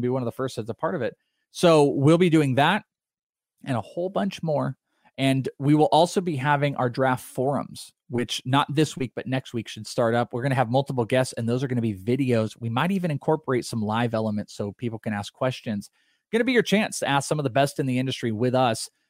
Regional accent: Wales, United Kingdom; I am Welsh.

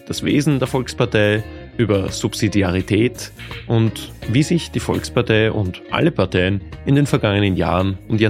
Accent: Lower Austria, Austria; Wir sind beide Niederösterreicher. Wir wohnen, glaube ich, auf gegenüberliegenden Seiten von St. Pölten.

